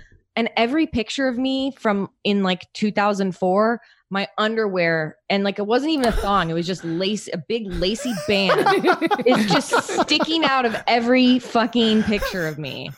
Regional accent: California, United States; I grew up like in the San Francisco Bay Area. So like we have access to a ton of thrift stores and stuff.

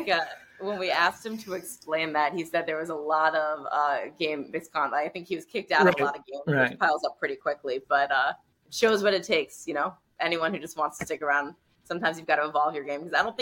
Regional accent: New Jersey, United States; I grew up in New Jersey, very old school Italian

